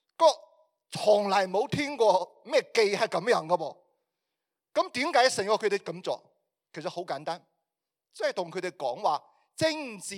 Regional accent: China; 如果咁打嗰种战争咧，我哋中国人咧好自然去谂起咩兵法

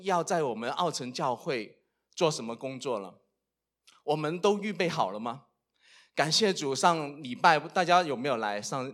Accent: Guangdong, China; 因为我是广东人啊，没过正月十五呢，都可以向大家拜年的

